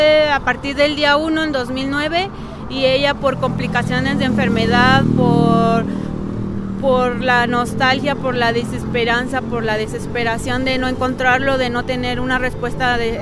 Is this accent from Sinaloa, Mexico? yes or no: no; Ecatepec, State of Mexico, Mexico; nosotros somos de aquí, de Catepec, de Estado de México